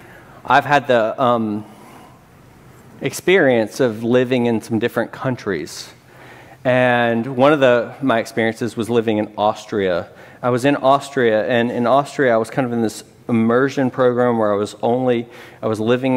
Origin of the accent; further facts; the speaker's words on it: Memphis, Tennessee, United States; Now, I'm from Memphis, and that song is all about Memphians' traditions and laws and customs and calendars and culture